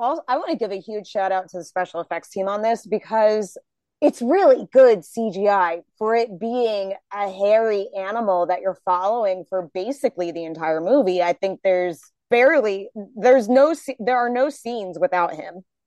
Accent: United Kingdom; that's me being British.

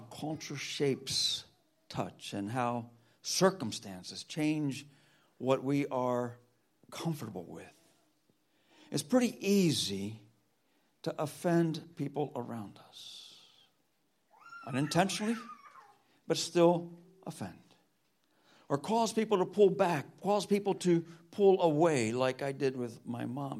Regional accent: Cuba; I grew up in Cuba, she grew up in Costa Rica

